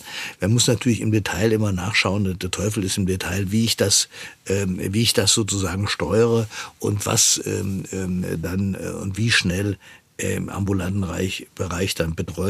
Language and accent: German; Hesse, Germany; ich komme aus Nordhessen